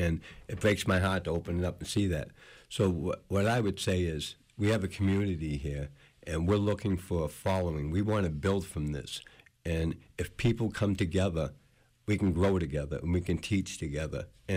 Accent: Boston, Massachusetts, United States; now in Waldo County, United States; And I'm from the city. I'm from Boston, and I came here and I got in trouble and I changed my life.

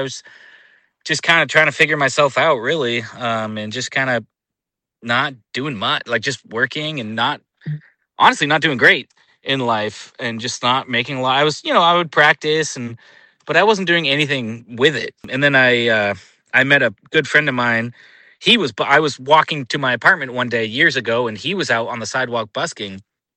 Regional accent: Gardiner, Maine, United States; Yeah, so I grew up here in Maine. I'm from Gardner, Maine originally. I grew up in a pretty big family.

